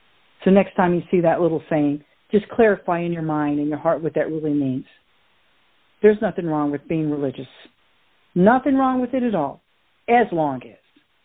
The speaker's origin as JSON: {"language": "English", "region": "the South", "country": "United States", "said": "I'm actually from the South, guys. I know I don't sound like it, but I can if I want to."}